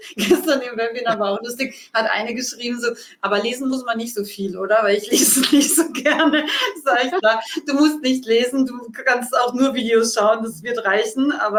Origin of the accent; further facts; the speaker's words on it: Austria; now in Munich, Germany; ich habe als Österreicherin immer gedacht, jetzt gehe ich nach München